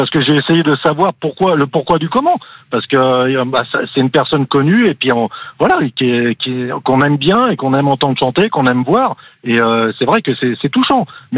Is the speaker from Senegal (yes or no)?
no; Paris, Île-de-France, France; now in Switzerland; Je suis parisien d'origine.